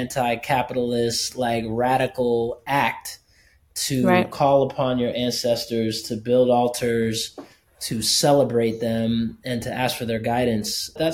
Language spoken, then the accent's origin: English; United States; And, you know, growing up in the States, it's just not a part of the zeitgeist of the culture here.